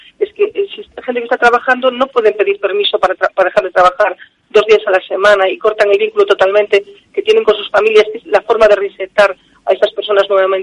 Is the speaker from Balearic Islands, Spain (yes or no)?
yes; Balearic Islands, Spain; como menorquina tengo que defender los intereses de Menorca